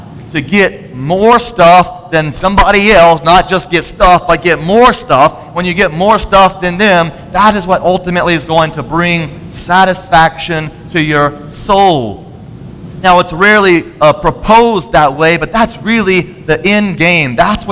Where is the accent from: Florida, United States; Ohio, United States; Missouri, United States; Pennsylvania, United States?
Florida, United States; but I grew up in Florida, and so we swam in the beaches all the time